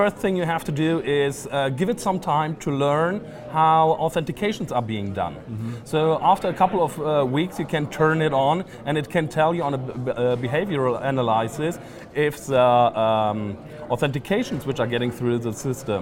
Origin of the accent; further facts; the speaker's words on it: Germany; English is a second language; I'm from Germany